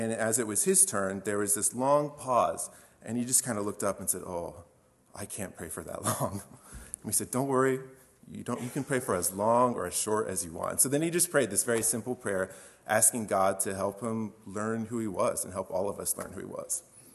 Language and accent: English; Gibson City, Illinois, United States; I grew up in Gibson City, and as a kid, I remember going to Wednesday nights and VBS at the old church building.